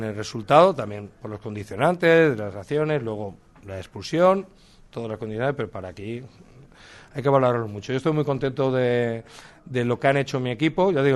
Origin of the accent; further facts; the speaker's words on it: Castellón, Valencian Community, Spain; Yo soy de Castellón y este viaje aquí lo he hecho y sé lo que cuesta